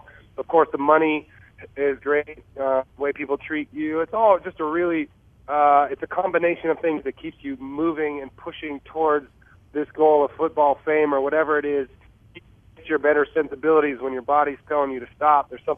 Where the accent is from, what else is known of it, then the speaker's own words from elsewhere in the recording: San Jose, California, United States; I was a 49er fan growing up, and I'm from San Jose, so I was going to school in the Bay Area, had those Bay Area ties